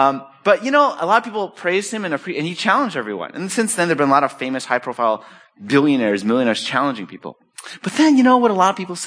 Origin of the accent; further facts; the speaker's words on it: California, United States; I grew up around Marineland or SeaWorld in California.